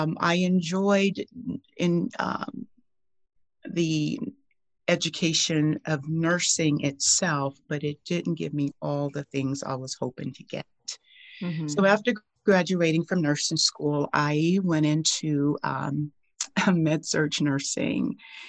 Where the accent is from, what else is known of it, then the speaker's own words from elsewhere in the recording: the South, United States; Growing up in the South, you can only imagine the good cooking that my mom would provide.